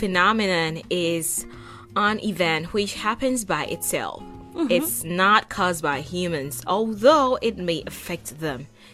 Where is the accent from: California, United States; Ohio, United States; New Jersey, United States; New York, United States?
New York, United States; Manhattan; from Manhattan, USA